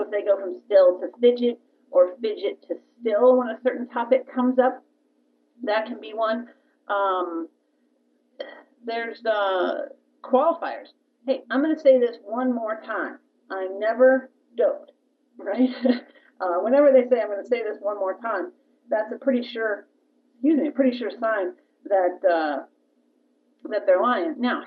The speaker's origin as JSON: {"language": "English", "town": "Dallas", "region": "Texas", "country": "United States", "tie": "born or raised there", "said": "Well, I grew up with Lance in Dallas. That's where we both grew up."}